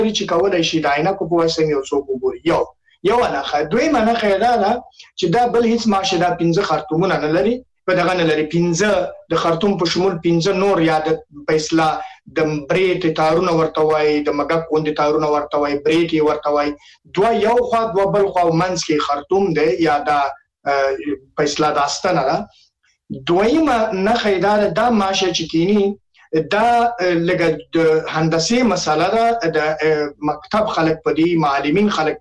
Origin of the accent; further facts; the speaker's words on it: Nangarhar, Afghanistan; زه د ننګرهار یم